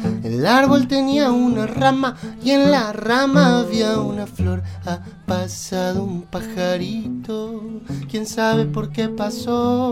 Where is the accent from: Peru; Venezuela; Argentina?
Argentina; Trelew, Chubut; now in La Plata, Argentina; yo soy de Trelew, de Chubut, uh-huh. y hago canciones desde hace muchos años. Uh-huh. Y hace un par de años sentí la necesidad de mudarme a Buenos Aires, a La Plata